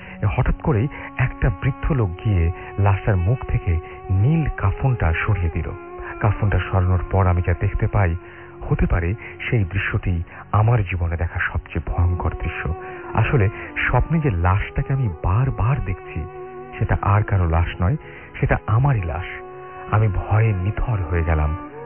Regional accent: Joypurhat, Rajshahi Division, Bangladesh; now in Chittagong, Bangladesh; আমার home district জয়পুরহাটে, ঘটনার সামগ্রিক প্রেক্ষাপট চট্টগ্রাম। আমি চট্টগ্রামের সীতাকুণ্ড থানার মাদাম বিবির হাটে থাকি।

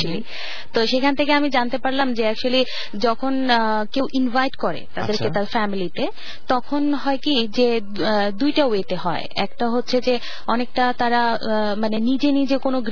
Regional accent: Dinajpur, Rangpur Division, Bangladesh; আমার দেশের বাড়ি দিনাজপুরে, এবং আমার অ্যাকচুয়ালি আমরা এখন ওখানে থাকি, বাট বেসিক্যালি আমার বাবা গাইবান্ধা ডিস্ট্রিক্ট থেকে

